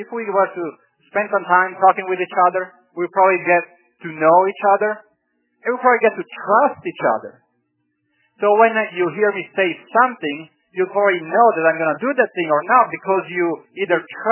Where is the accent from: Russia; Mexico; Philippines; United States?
United States; Alabama; I guess by now you can tell I'm from South Alabama, right?